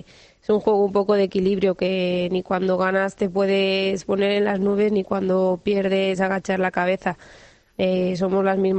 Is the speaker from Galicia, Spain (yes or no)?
yes; Galicia, Spain; muy gallega.